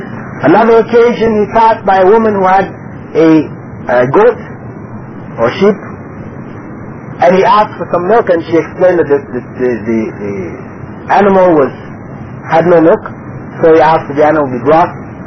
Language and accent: English; United States; I'm from America.